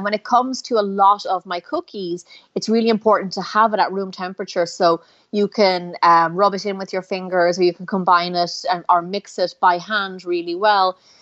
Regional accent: Ireland; I grew up in Ireland, and I had the best teacher and the best cook to learn from.

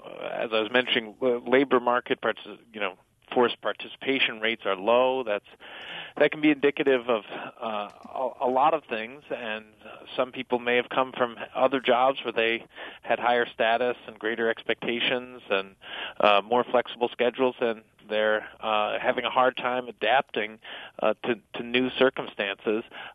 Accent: New York, United States; If you look, say, in my just take my home state of here of New York

